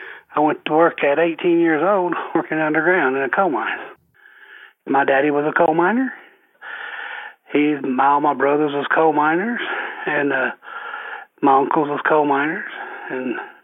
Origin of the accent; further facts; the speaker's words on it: Kentucky, United States; now in Tennessee; Yes, I moved from Kentucky. I've had to move away.